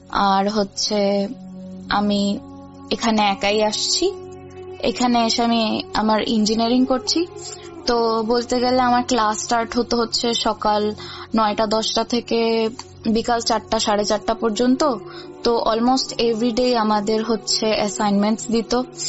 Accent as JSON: {"language": "Bangla", "country": "Bangladesh", "moved": "yes", "said": "আমি যে কান্ট্রিটা থাকি ওটা হচ্ছে বেশ ঠান্ডার একটা দেশ, তো আমরা যেহেতু বাংলাদেশের মানুষ আমাদের ওয়েদার মোটামুটি একটু গরম থাকে"}